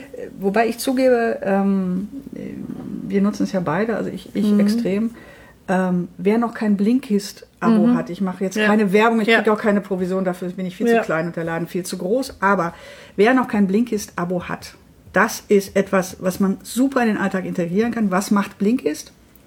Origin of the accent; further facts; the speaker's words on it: Dortmund, North Rhine-Westphalia, Germany; Ich komme aus Dortmund.